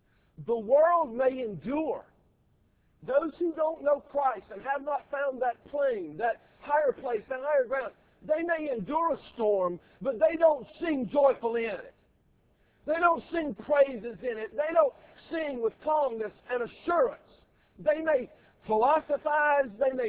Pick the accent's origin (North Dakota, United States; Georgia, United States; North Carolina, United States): Georgia, United States; my home state, Georgia, was a penal colony.